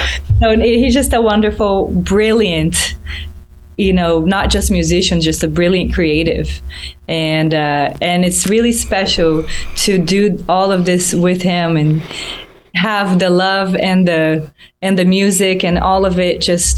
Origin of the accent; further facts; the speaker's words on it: Brazil; So I couldn't wait to be there with him and show him my hometown, you know, all the things I grew up with, all the foods and the music and the places.